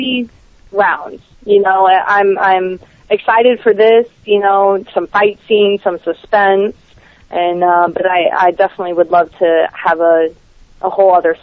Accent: Tampa, Florida, United States; because Tampa is my hometown, that we are going to be having the red carpet premiere here in Tampa

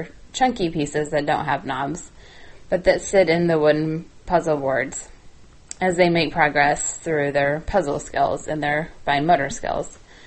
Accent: Kansas, United States; the top states as far as the number of downloads total are Texas, and then my home state of Kansas

